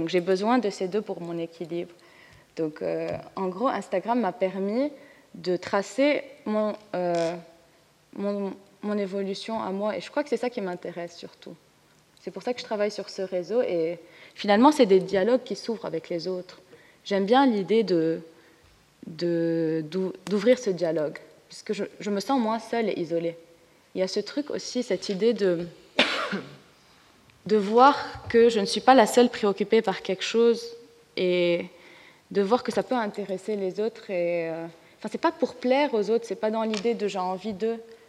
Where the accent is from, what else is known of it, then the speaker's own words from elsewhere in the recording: Lebanon; Un peu là, je rentre au Liban, un mois, trop bien, je vais avoir mon accent.